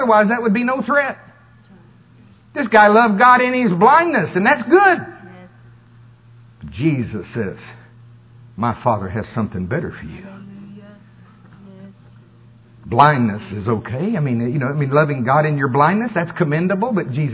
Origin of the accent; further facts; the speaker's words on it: Oklahoma, United States; I grew up pouring concrete in Oklahoma.